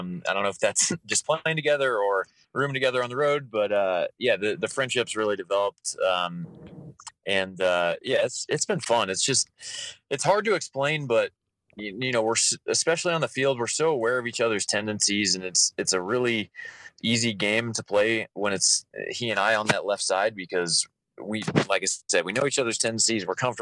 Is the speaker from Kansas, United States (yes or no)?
yes; Kansas, United States; Let me correct you real quick there. I'm actually from the Kansas side, so.